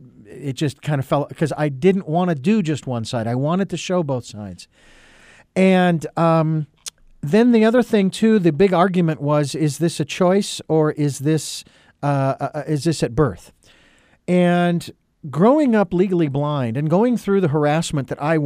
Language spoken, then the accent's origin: English; Phoenix, Arizona, United States; I remember in Arizona, where I was living at the time, born and raised in Phoenix